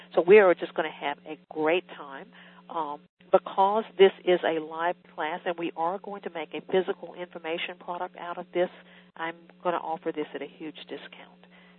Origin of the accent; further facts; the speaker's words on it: the South, United States; I was raised in the South in a really rural area. My parents worked kind of blue collar jobs